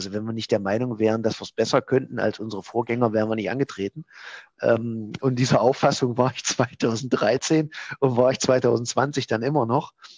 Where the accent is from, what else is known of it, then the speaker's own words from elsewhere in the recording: Halberstadt, Saxony-Anhalt, Germany; meine Heimatstadt, ich bin ja gebürtiger Halberstädter, noch weiter voranbringen